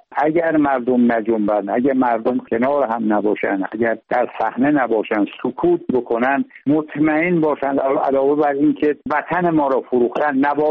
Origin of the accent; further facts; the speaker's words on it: Bakhtiari, Iran; پسرای دیگه‌ام برمی‌دارن، برادرام هستن، ایلم هستن، ما بختیاری هستیم. 8 میلیون بختیاری پرچم بختیاری رو برخواهند داشت.